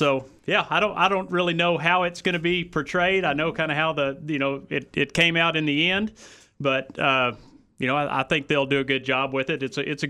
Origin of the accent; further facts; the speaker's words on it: New Mexico, United States; now in Waco, United States; I came from there lately. I'm originally from New Mexico.